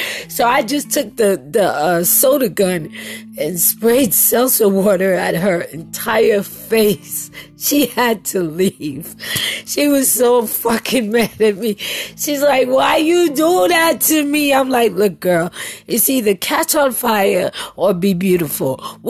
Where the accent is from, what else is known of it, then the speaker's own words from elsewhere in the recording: New York, United States; I'm sorry, I'm from New York. I can't say Oz.